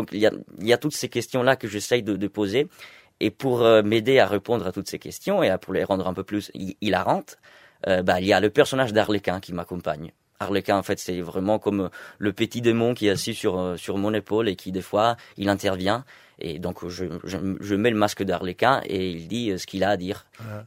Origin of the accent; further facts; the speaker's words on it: Italy; now in France; je commence à parler de mon histoire personnelle, donc de comment je suis parti d'Italie pour arriver en France pour faire comédien